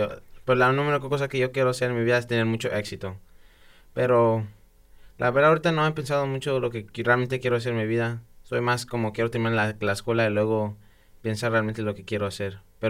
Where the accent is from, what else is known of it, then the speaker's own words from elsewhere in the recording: Mexico City, Mexico; soy de la Ciudad de México.